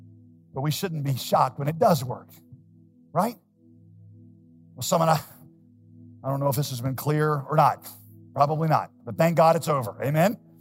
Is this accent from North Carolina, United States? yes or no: yes; Winston-Salem, North Carolina, United States; As a teenager in a church that I grew up in Winston-Salem